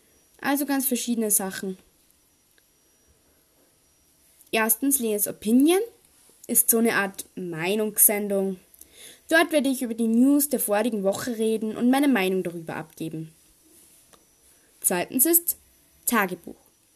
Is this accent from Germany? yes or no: no; Austria; Ich komme halt aus Österreich, deshalb fällt mir das Hochdeutsch sprechen so schwer.